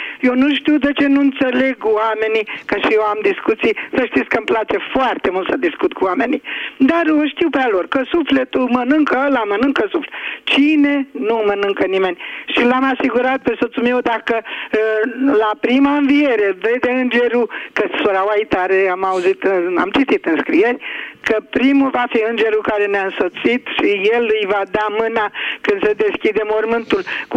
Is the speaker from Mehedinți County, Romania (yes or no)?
no; Curtișoara, Olt County, Romania; din Curtișoara Olt.